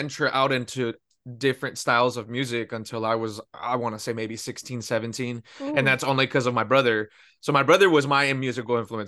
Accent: Pico Rivera, California, United States; I'm originally from Pico Rivera, which is very close to East Los Angeles.

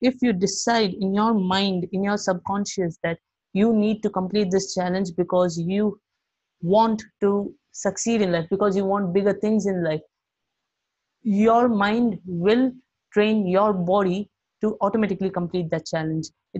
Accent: Chennai, Tamil Nadu, India; Yeah, I'm from Chennai. So, Chennai, South Tamil Nadu, right?

